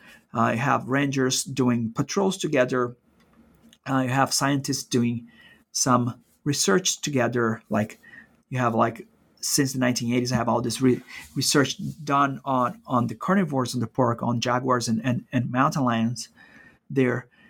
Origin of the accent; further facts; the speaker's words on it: Brazil; I was not only a foreigner, but I was from Brazil, from across the border